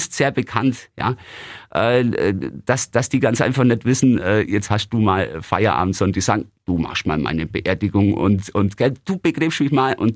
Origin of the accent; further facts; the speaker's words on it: Günzburg, Bavaria, Germany; In meiner Heimatstadt Günzburg, da gibt es ein gutes Geflecht, sage ich immer.